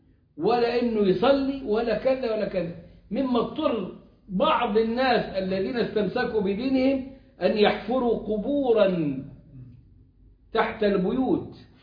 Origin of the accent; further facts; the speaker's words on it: Egypt; ما فيش دلوقتي الشرقية دي إلا المنطقة الشرقية في السعودية والشرقية اللي عندنا في مصر